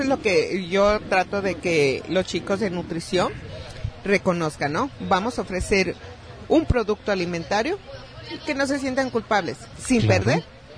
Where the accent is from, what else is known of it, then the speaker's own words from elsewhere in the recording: Mexico; nosotros como mexicanos, ¿qué consumimos los domingos?